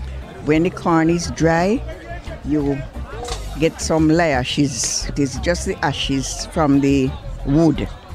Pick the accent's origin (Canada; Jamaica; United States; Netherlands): Jamaica; Saint Ann; I'm from St. Anne.